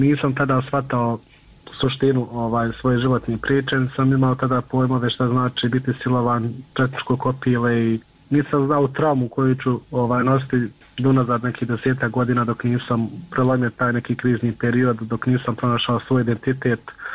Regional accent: Bosnia & Herzegovina; jer smo mi godinama bili nevidljivi, nismo postali, ako smo imali lične karte kod nas u Bosni, bili smo nevidljivi od sistema

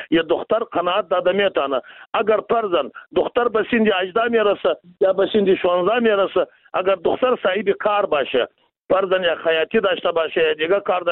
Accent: Afghanistan; ما و شما از افغانستان هستیم، شما هم از امو افغانستان هستیم،

